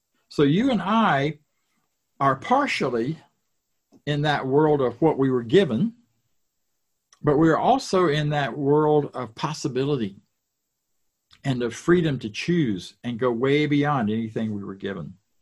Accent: the South, United States; born there; I was born in the South, deep South.

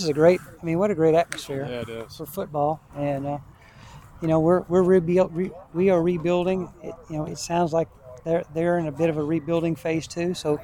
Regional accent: Northwood, Louisiana, United States; I'm proud to say I'm from Northwood.

